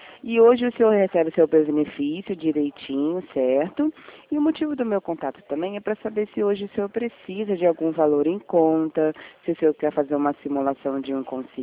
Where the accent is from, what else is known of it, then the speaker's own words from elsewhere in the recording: Rio de Janeiro, Brazil; now in Sorocaba, Brazil; porque eu sou carioca, né? E tô morando aqui em Sorocaba já faz um tempinho.